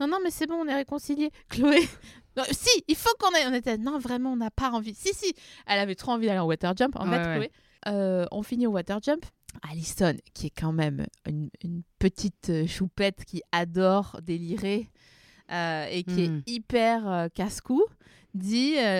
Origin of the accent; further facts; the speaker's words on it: Grand Est, France; Et comme je viens des Vosges